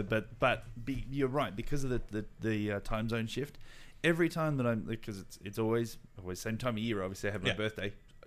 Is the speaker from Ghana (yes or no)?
no; Australia; I get a phone call in the morning, in Australia time. So that's where my strange accent's from, obviously.